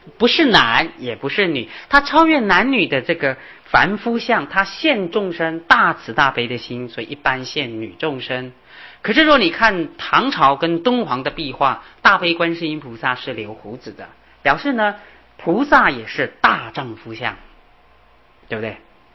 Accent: Beipu, Hsinchu County, Taiwan; 我记得我们在小时候在家乡，我住在新竹北埔，

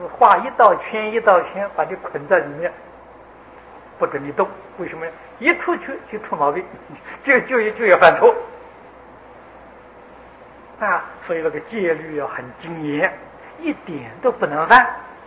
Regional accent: China; 就是我们中国人俗话讲读万卷书

